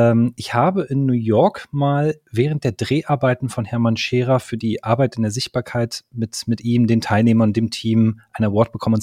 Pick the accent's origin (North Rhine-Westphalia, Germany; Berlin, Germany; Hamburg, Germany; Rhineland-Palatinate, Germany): Berlin, Germany; Natürlich bin ich Berliner.